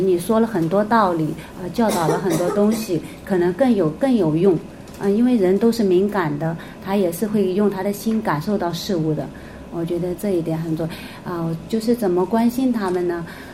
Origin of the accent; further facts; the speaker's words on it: Shanghai, China; 弟兄姊妹好，我是来自上海的